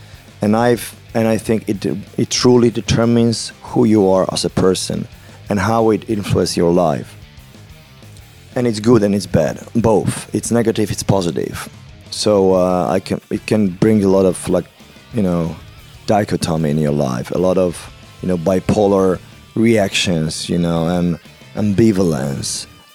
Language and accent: English; Poland; well, I'm proud of being Polish.